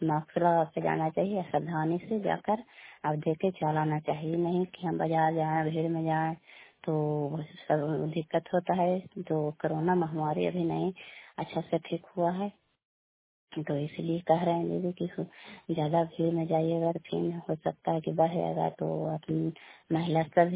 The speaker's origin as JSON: {"language": "Hindi", "town": "Kalyanpur", "region": "Bihar", "country": "India", "said": "घर कल्याणपुर वाले वेलछी पंचायत करखम चांदी जिला लालंदा का निवासी हूँ।"}